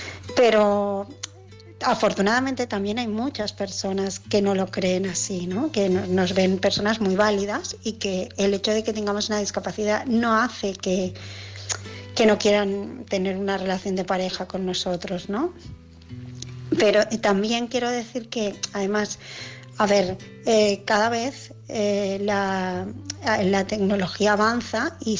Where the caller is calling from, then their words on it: Barcelona, Catalonia, Spain; de Barcelona